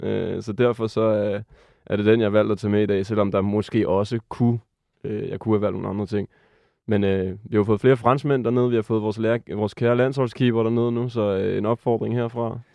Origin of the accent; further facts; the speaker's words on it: France; now in Denmark; jeg er opvokset i Frankrig, har en baggrund der.